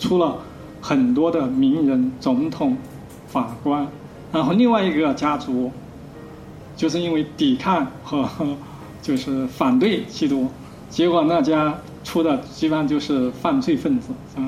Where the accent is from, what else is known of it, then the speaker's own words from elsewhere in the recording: Hunan, China; 大家好，我是湖南的